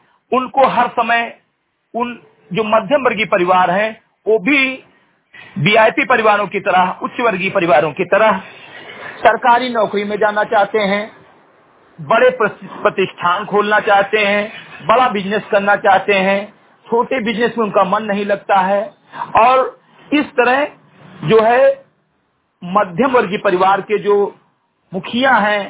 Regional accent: Simrigarhai, Uttar Pradesh, India; ग्राम सभा सिमरीगढ़ई विकास खंड मेंटुआ जनपद बहराइच का मूल निवासी हूं

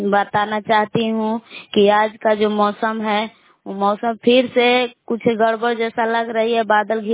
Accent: Belav, Bihar, India; मैं बिलाव की निवासी हूँ।

